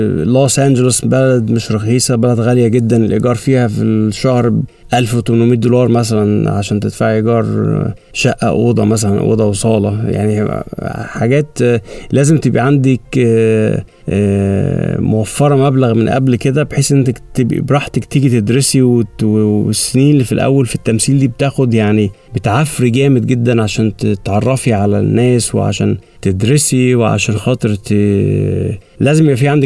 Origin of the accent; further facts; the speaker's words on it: Alexandria, Alexandria Governorate, Egypt; moved away as an adult; now in New York, United States; أنا مصري، اتولدت في اسكندرية وعشت وتربيت فيها 20 سنة. درست في جامعة اسكندرية في كلية تجارة انجليزي، وقدمت على فيزة أمريكا وأنا عندي 20 سنة. كنت في الكلية في سنة تانية وخدت الفيزا بسرعة جدا، وفجأة لقيت نفسي في نيويورك خلال 2 أسابيع